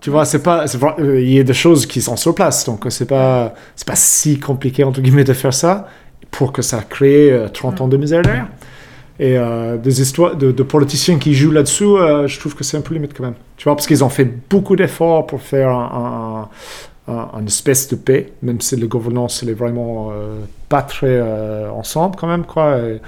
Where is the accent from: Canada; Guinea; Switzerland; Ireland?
Ireland; moved away as an adult; now in France; Nous, on vient d'Irlande du Sud, car elle était née à Belfast, par contre, nos pères, on vient d'Irlande du Nord. Donc, on connaît un peu les deux côtés de l'Irlande. Tous nos cousins et compagnie sont toujours en Irlande du Nord.